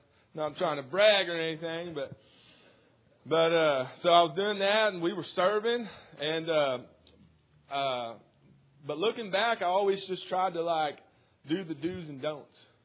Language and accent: English; Waldron, United States; But anyway, I grew up in Waldron. Anybody here from Waldron?